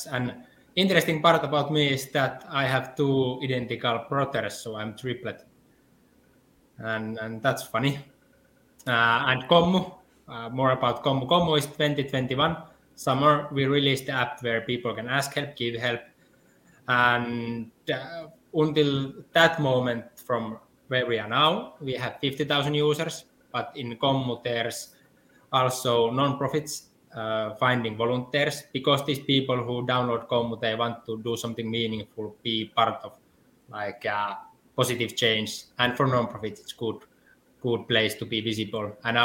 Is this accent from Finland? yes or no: yes; Tampere, Pirkanmaa, Finland; I come from Tampere, Finland.